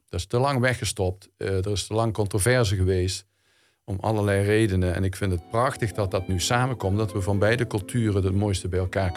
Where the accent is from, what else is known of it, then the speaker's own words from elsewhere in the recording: Venlo, Limburg, Netherlands; En het carillon is in mijn ogen als Venlonaar het geluid van Venlo.